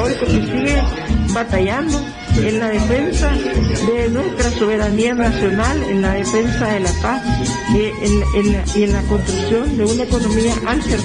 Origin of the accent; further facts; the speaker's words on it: León, Nicaragua; soy leonesa, muchos compañeros y compañeras de allá de León me conocen